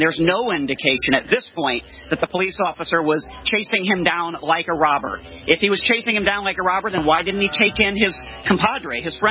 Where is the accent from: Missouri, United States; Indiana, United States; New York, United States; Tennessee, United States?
Missouri, United States; Hazelwood; I'm from North County and happy to be from North County, but I'm from Hazelwood.